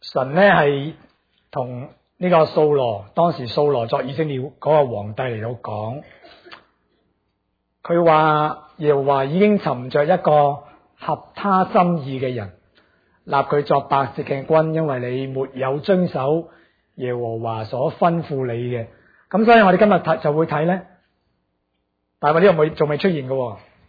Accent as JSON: {"language": "Cantonese", "region": "Guangdong", "country": "China", "said": "或者我哋广东人讲点样先可以啱佢心水呢？"}